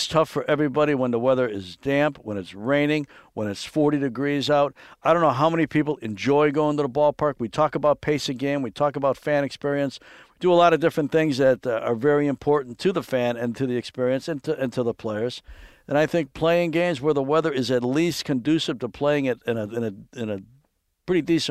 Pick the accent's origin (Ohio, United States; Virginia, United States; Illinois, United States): Illinois, United States; Chicago; now in California, United States; I've been in California a long time, though, so I've been very spoiled after growing up in Chicago and going to Wrigley Field in early April